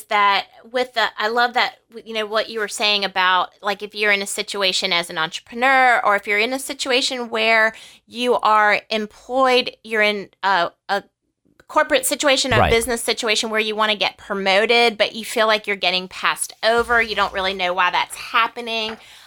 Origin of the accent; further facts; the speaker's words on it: the South, United States; accent: Southern; Hope my Southern accent did not just ruin that.